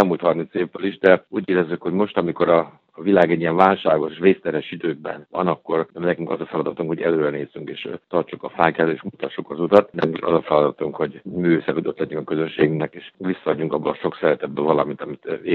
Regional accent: Budapest, Hungary; moved away as an adult; Minden, amit aztán végül is elértem Amerikába, vagy Angliába, vagy Németországba, azt mint Budapestről hoztam

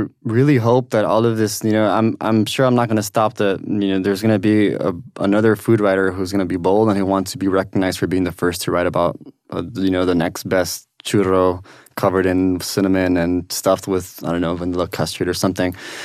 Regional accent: East Los Angeles, California, United States; East Los Angeles, because that's my hometown. Like, that's where I was born and raised, and I walked Whittier Boulevard, historic Whittier Boulevard

